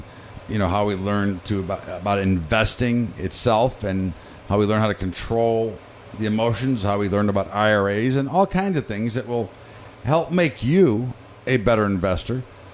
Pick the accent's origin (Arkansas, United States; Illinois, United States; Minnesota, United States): Illinois, United States; Evanston; Well, you know, Al, I'm from Chicago. I'm from the Chicago area. I grew up in a suburb of Evanston, and have stayed here my entire life